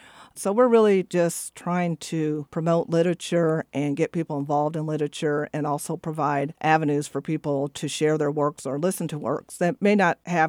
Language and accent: English; Kansas, United States; I grew up in Wyandotte County, started taking classes at the community college where Phil Miller was teaching.